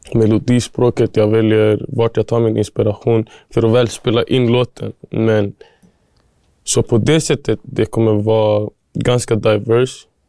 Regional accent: Somalia; now in Sweden; Och jag är en somalier när jag kommer in dit.

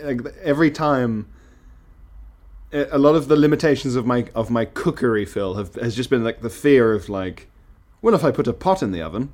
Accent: Isle of Man; It's all electricity in South Africa and in my house where I grew up on the Isle of Man as well.

